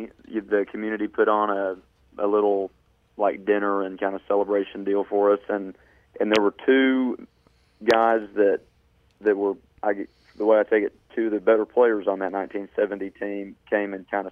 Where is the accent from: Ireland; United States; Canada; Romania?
United States; Okarche, Oklahoma; And I'm from Okarchee High School, and I did a lot of work with Coach Ray West and Coach Aaron West, and we made a couple state tournaments together.